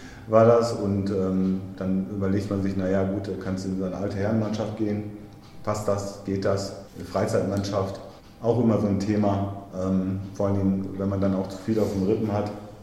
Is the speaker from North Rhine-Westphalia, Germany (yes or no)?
yes; Lünen, North Rhine-Westphalia, Germany; now in Selm, Germany; Also erstmal kam es dazu, dass ich nach Selm gezogen bin. Ich komme eigentlich aus Lünen und wir haben hier in Selm nochmal gebaut.